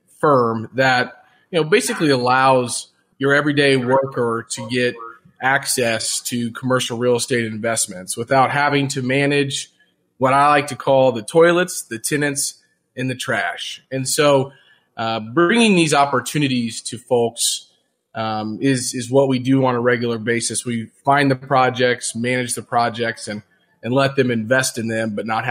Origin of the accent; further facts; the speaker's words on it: Jefferson City, Missouri, United States; you know, I grew up in Jefferson City, Missouri. And, you know, I was an athlete.